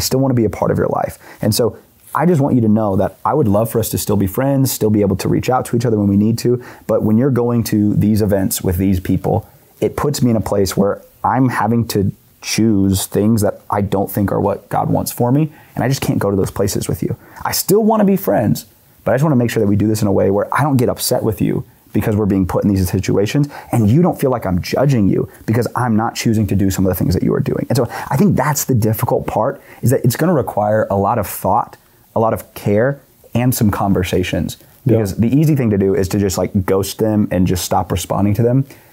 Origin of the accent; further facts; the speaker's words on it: Oklahoma, United States; Dude, I'm from Oklahoma. That's what we say.